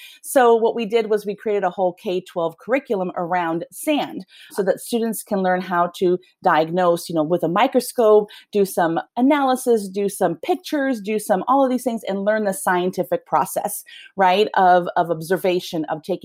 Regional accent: Venezuela; myself as a Latina, I'm originally from Venezuela and Italian.

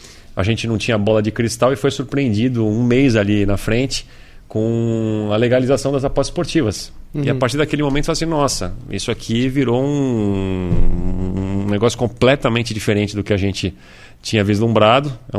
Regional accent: São Paulo, Brazil; Sou de São Paulo, trabalhava num banco em São Paulo.

